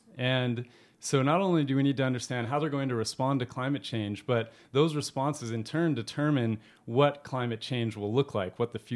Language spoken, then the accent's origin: English; Fairbanks, Alaska, United States; I grew up in Alaska, in Fairbanks in the subarctic, very cold place and dark for a lot of time of the year, but also a place of vast wilderness.